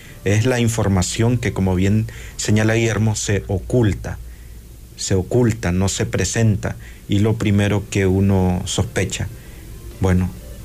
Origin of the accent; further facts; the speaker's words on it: Nandaime, Granada, Nicaragua; A propósito, yo soy de Nandaime, pero es un sitio web pobre.